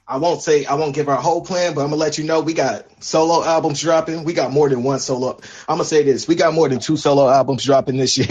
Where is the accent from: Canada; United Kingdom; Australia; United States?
United States; Brooklyn, New York; Cause I remember back in the day, like I'm from Brooklyn.